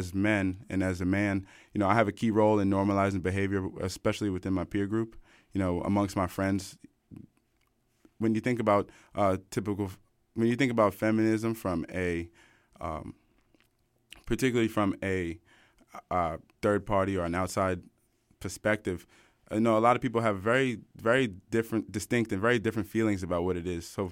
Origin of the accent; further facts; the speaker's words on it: Washington, District of Columbia, United States; I'm from Washington, D.C., and so this is my first time on Lady Radio.